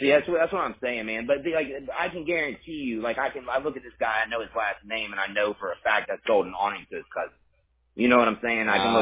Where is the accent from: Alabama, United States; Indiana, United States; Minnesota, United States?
Alabama, United States; Huntsville; now in Birmingham, United States; I grew up in Huntsville area, but I'm telling you, Birmingham's got 1.45 million people